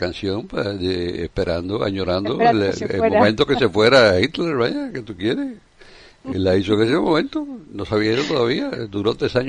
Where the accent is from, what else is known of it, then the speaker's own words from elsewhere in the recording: Havana, Cuba; Uno de niño en La Habana esperaba que nevara también y nunca nevó tampoco.